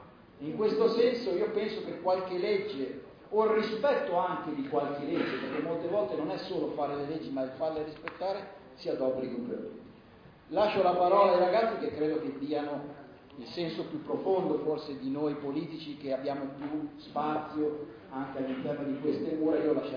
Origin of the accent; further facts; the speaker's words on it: Mantua, Lombardy, Italy; io vengo da Mantova, quindi è un modo di dire delle mie parti